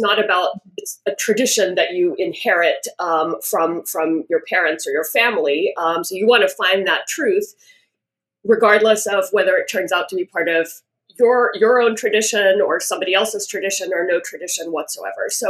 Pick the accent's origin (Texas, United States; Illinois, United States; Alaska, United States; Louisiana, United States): Texas, United States; Houston; So I grew up in Houston, and my parents are Hindu. They immigrated from India.